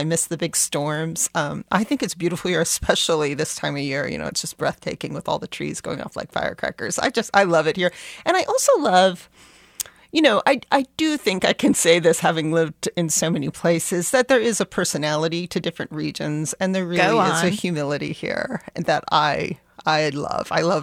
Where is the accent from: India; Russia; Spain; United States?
United States; Hawaii; born there; also born or lived in Montana / Virginia / Florida / Utah; I went to high school in Montana. I was born in Hawaii. We lived in Virginia. We lived in Florida. We lived in Utah.